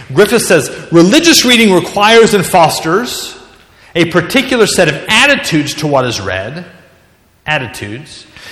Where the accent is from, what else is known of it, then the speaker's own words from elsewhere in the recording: the South, United States; because I've got to drive 21 miles and I'm from the South